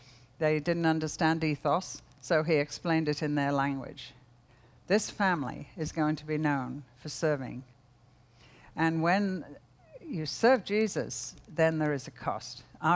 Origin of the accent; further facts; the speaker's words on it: United Kingdom; I'm British, I'm very private, I don't like intruding in people's lives.